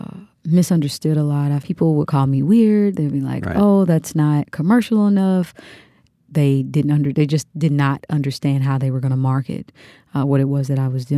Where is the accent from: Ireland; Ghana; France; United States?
United States; Kansas; Obviously, I'm from Kansas and The Wizard of Oz, you know, and her being in that.